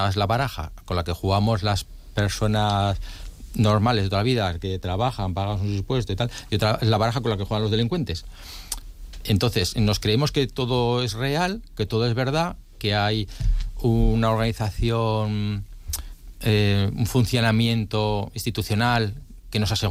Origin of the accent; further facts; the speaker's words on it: Spain; A nosotros que somos españoles pensamos que somos el país de la picaresca